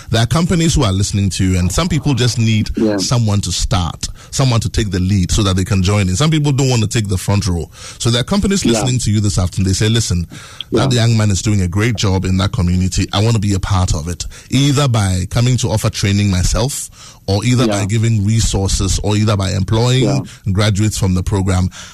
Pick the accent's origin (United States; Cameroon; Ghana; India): Ghana; Ashaiman, Greater Accra; I'm from Ashaiman.